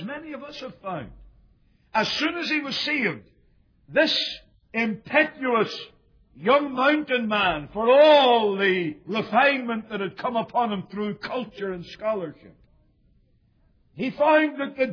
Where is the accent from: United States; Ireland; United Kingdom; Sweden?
Ireland; and as an Irishman I appreciate this